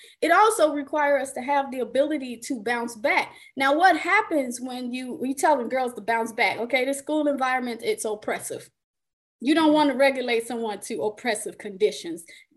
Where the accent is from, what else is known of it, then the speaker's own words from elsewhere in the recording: Chicago, Illinois, United States; But I am from Chicago. That's how you get resilient.